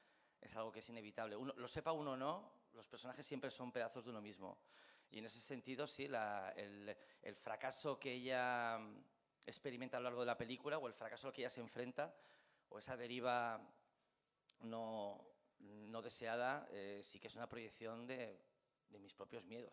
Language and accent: Spanish; Madrid, Community of Madrid, Spain; also born or lived in Cabezón de la Sal; yo soy de Madrid, pero vengo de Cabezón de la Sal. Y para mí Cabezón de la Sal es el lugar de donde vengo